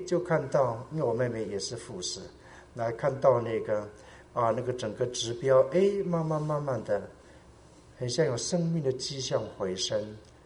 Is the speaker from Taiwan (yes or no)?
yes; Eastern Taiwan, Taiwan; 我们是台湾的东部，他要翻山到那个南投，还要翻山到高雄